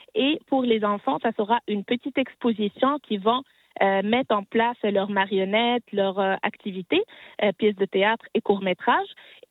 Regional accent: Tunisia; Je me présente d'abord … je suis tunisienne.

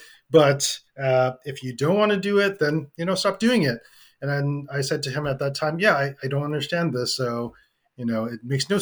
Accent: Vancouver, British Columbia, Canada; I grew up in Western Canada in a city called Vancouver. Beautiful, amazing place to grow up, very multicultural.

